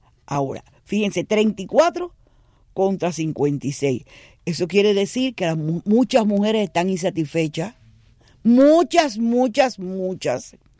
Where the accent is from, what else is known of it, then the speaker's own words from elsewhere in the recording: Cuba; cómo somos los cubanos